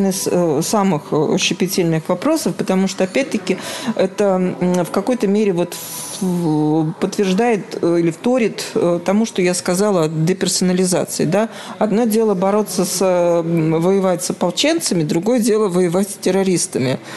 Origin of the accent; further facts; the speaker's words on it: Ukraine; born there; для многих из нас она родина, в том числе я, например, родилась в Украине. Очень много моих родных до сих пор живут в городе Запорожье.